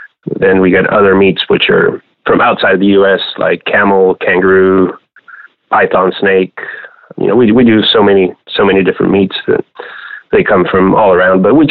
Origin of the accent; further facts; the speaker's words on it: Canary Islands, Spain; moved away as an adult; now in Houston, United States; Well, growing up in Spain, in the Canary Islands, I just worked at my dad's restaurant for a few years, and then I moved to Houston in 97.